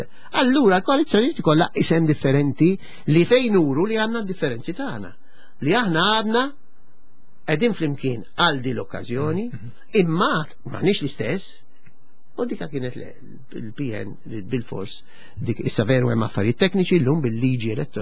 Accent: Sliema, Central Region, Malta; jien minn ta' Sliema, Slimis.

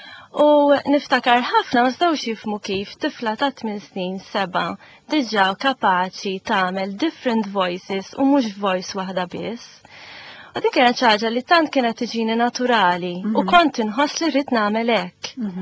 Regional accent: Victoria, Gozo, Malta; Bħalma għattinti jiena oriġinarjament minn Għawdex.

